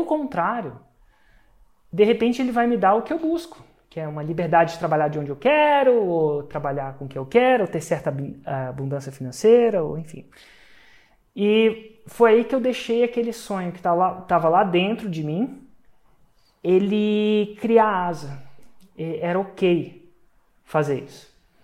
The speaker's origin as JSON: {"language": "Portuguese", "town": "Brasília", "region": "Federal District", "country": "Brazil", "said": "E eu sou de Brasília, isso não é incomum, essa narrativa."}